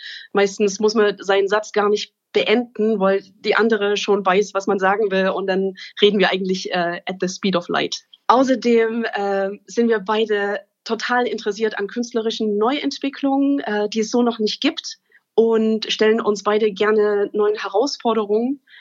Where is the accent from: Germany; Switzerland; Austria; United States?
Germany; Leipzig, Saxony; born there; also born or lived in London, United Kingdom; gebürtige Leipzigerin